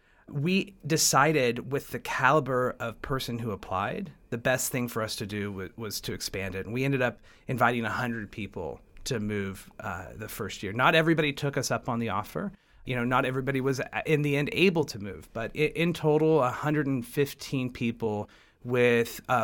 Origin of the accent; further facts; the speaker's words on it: Tulsa, Oklahoma, United States; And I'm from Tulsa. I grew up here, but then I left and lived on both coasts.